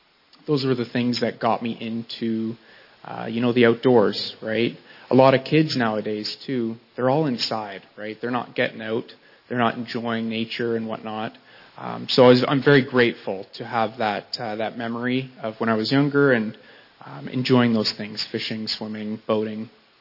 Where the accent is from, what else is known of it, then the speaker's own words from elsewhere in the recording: Uxbridge, Ontario, Canada; I grew up in Uxbridge, Ontario, with my parents and my brother, doing lots of sports and swimming and all sorts of activities.